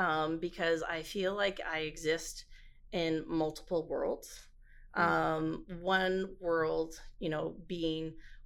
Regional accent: Winnipeg, Manitoba, Canada; growing up in Winnipeg, doing my schooling in Winnipeg, and even starting my career out here in Winnipeg.

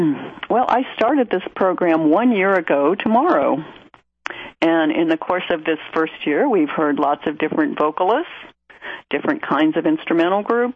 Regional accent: Columbus, Ohio, United States; they came to my hometown, Columbus, Ohio, in 1965.

